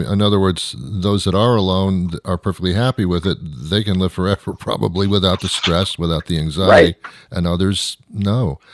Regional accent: New York, United States; I was brought up in New York

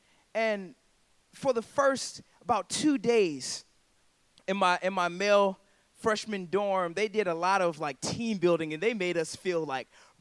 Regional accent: South Carolina, United States; And mind you, I'm from South Carolina. I'm from the suburbs of South Carolina.

